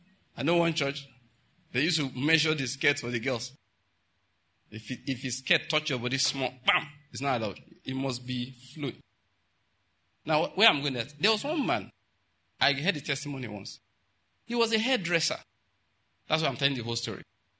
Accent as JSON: {"language": "English", "region": "Ondo", "country": "Nigeria", "tie": "born or raised there", "said": "I grew up in Ondo State"}